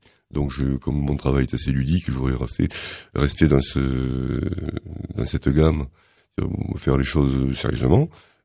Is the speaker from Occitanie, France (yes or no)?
yes; Carcassonne, Occitanie, France; je suis né à Carcassonne, je suis carcassonnais. Et je ne renie pas, loin de là, mes origines languedociennes, donc occitanes.